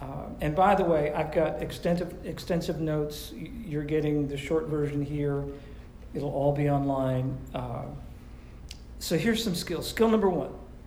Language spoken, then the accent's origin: English; Massachusetts, United States; I grew up with horses in Massachusetts, and I have shoveled.